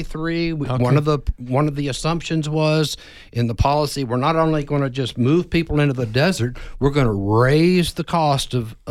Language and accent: English; Texas, United States; and I grew up in West Texas, and George Bush knew this